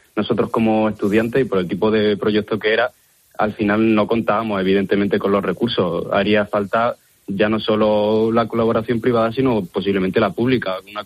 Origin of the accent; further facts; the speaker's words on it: Granada, Andalusia, Spain; nosotros somos de Granada, caen lluvias torrenciales, pero durante muy poco tiempo.